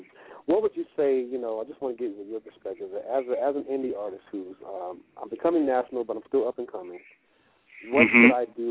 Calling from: Colorado Springs, Colorado, United States; I'm calling from Colorado, man. Colorado Springs.

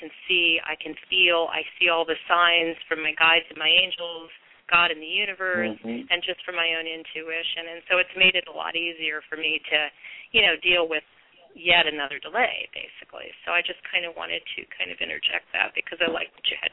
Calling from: California, United States; I'm calling from California

